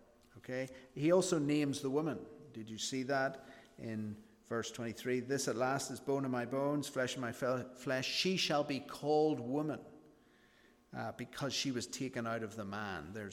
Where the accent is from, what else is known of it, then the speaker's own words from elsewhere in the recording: Northern Ireland, United Kingdom; I'm from Northern Ireland, so I'm more British than Irish. Very complicated political history. I'm not English. I'm British. I'm Northern Irish, not English, but I'm British.